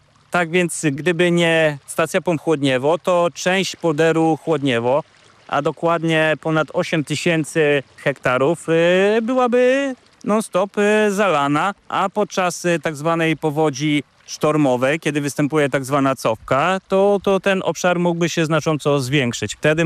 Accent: Rybina, Pomeranian Voivodeship, Poland; ja jestem stąd, w zasadzie z miejscowości Rybina, która przylega bezpośrednio do stacji pomp Chłodniewo.

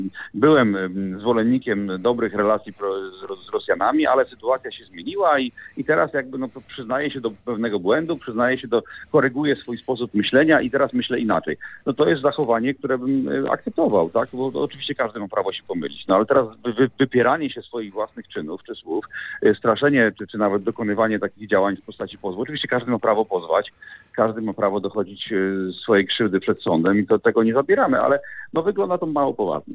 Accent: Gdańsk, Pomeranian Voivodeship, Poland; Jako gdańszczanin, z jednej strony Gdańsk pięknieje i to widać na pewno i wiele osób to zauważa.

